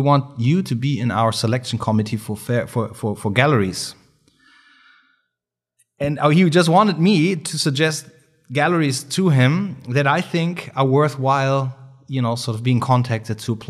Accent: Hamburg, Germany; We're from Hamburg, Germany. So not many people from Germany were there at that time.

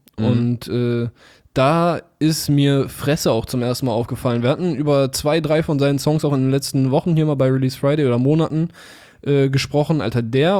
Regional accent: Berlin, Germany; Also ich als Berliner.

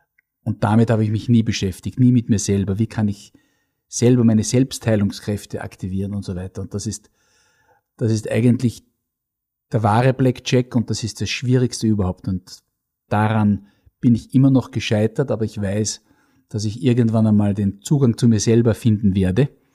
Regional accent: Linz, Upper Austria, Austria; und seit 2 Jahren erlebe ich die Stadt Linz, meine Heimatstadt, ganz anders

